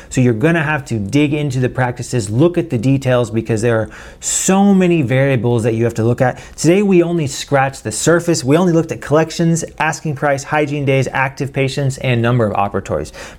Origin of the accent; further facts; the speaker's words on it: Tennessee, United States; Tennessee's great. I'm from Tennessee. That's where I'm living right now.